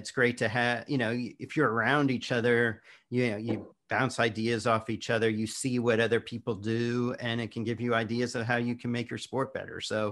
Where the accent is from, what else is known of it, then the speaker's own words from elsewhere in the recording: Indianapolis, Indiana, United States; granted, I'm a little bit biased because, as you say, I'm from Indianapolis.